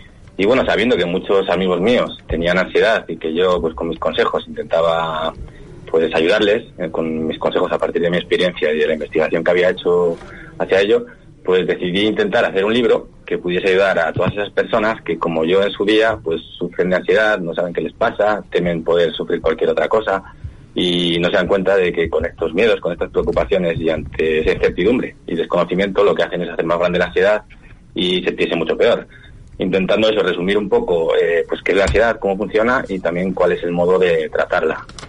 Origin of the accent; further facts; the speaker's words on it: Basque Country, Spain; now in Palma de Mallorca, Spain; Pues ahora estoy en Palma de Mallorca. Vivo desde hace unos años en Palma de Mallorca, pero soy del País Vasco, ajá, del norte.